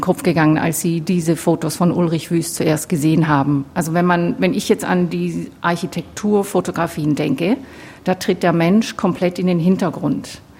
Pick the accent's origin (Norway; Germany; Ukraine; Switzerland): Germany; West Germany; ich komme jetzt aus dem Westen.